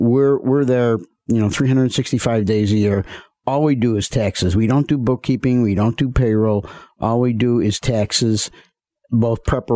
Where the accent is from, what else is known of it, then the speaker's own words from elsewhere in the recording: Elmwood Park, United States; So my short bio is born and raised in Elmwood Park. Typical Irish Catholic family.